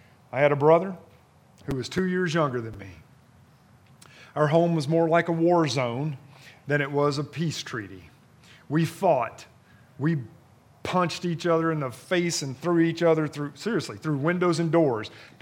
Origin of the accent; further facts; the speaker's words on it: the South, United States; I grew up in the South